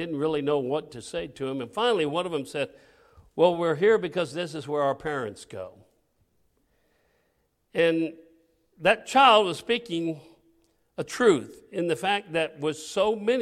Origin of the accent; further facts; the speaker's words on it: Aurora, Colorado, United States; And I grew up in Aurora, Colorado, which is a suburb of Denver.